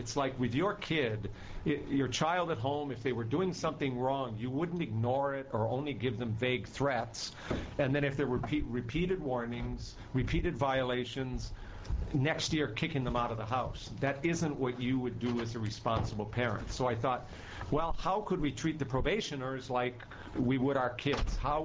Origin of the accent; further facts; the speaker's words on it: Honolulu, Hawaii, United States; I'm a judge from Honolulu, Hawaii.